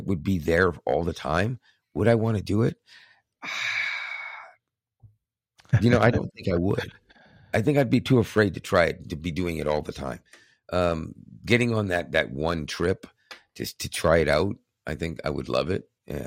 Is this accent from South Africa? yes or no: no; Canada; as a Canadian